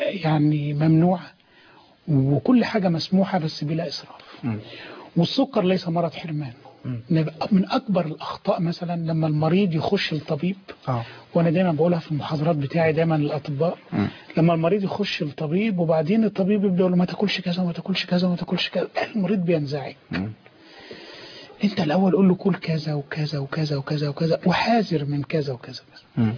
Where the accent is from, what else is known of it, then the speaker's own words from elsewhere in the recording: Mansoura, Dakahlia, Egypt; عندنا في المنصوره